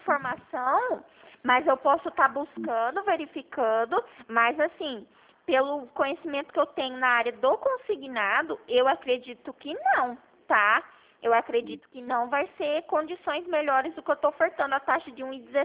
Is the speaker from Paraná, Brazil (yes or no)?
yes; Maringá, Paraná, Brazil; eu sou de Maringá